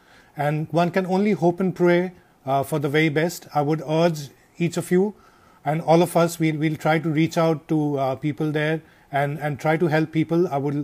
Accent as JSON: {"language": "English", "region": "West Bengal", "country": "India", "said": "There's been a terrible cyclone in my home state, West Bengal, and our neighboring state, Orisha"}